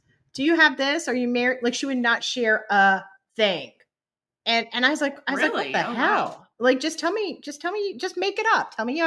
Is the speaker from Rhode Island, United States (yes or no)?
yes; Rhode Island, United States; Some know I'm from Rhode Island.